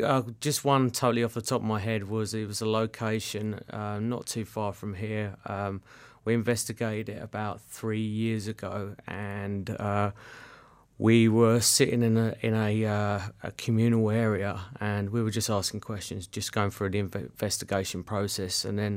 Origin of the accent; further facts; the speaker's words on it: England, United Kingdom; I obviously tell by my accent I was brought up in England.